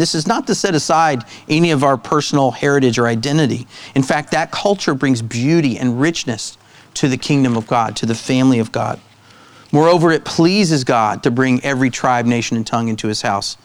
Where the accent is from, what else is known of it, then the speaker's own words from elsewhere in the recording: the South, United States; So I grew up in the South, and my dad had an interesting way, like all dads do, of keeping our behavior in line.